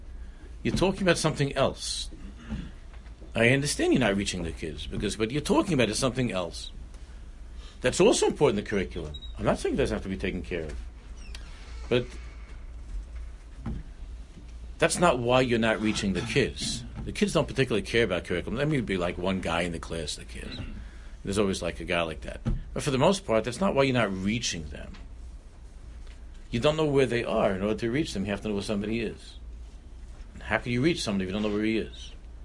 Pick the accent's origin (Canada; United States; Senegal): United States; Queens, New York; People that are not from Queens, I grew up in Queens, 73rd Avenue, 73rd Terrace, 73rd Drive, 73rd Road.